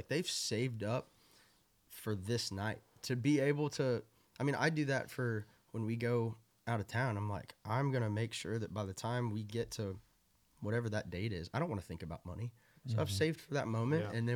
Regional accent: Tulsa, Oklahoma, United States; growing up in Tulsa, like when people come through Kane's Ballroom and they would talk about some coffee shop down the road that they went to.

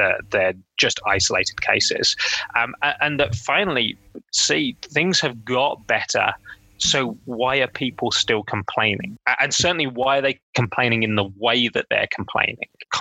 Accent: United Kingdom; You know, as a Brit, I would say that we have a long history of erasing both other cultures' achievements

